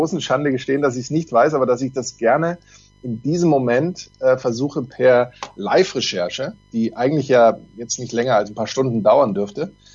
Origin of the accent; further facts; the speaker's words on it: Bavaria, Germany; Mit Hatten D, wenn man so sagen kann, als Franke.